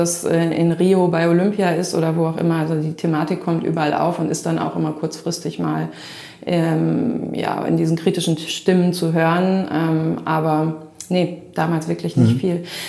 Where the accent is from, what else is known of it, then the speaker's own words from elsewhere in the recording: Melle, Lower Saxony, Germany; Ja, ich bin in Melle groß geworden, als älteste von 4 Kindern. Melle ist bei Osnabrück, zwischen Osnabrück und Bielefeld.